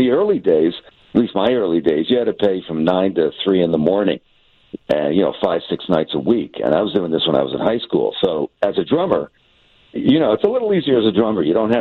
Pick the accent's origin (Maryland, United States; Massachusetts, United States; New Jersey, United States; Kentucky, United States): New Jersey, United States; You know, growing up in Jersey, me and the guys that I play with, that was the Jersey way.